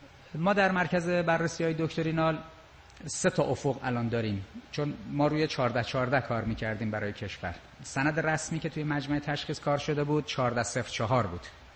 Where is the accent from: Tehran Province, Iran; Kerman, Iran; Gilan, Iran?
Tehran Province, Iran; Tehran; born there; بله یه متولد تهرانم.